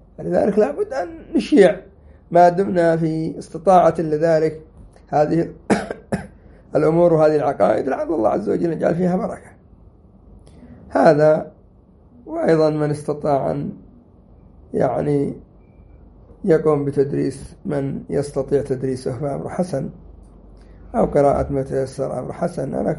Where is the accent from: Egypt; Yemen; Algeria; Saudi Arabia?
Yemen; أما عندنا في اليمن تأتي ربع درس وينفصل